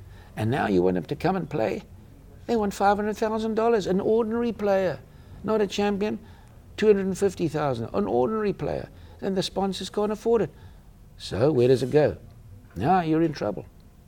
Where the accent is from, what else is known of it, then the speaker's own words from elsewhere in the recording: South Africa; as a South African, which I'm proud